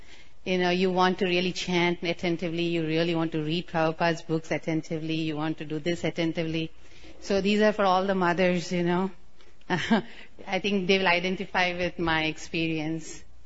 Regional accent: India; I said, I'm from India, Maharaj. I can manage the heat, you know.

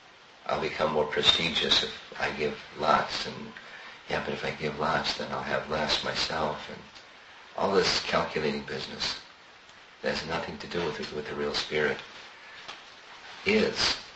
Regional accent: United States; When I was growing up in America

